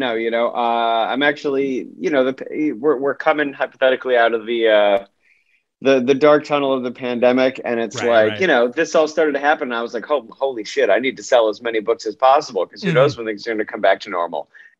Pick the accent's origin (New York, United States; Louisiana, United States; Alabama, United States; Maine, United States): New York, United States; Syracuse; I'm from Syracuse, and the Post Standard ran this article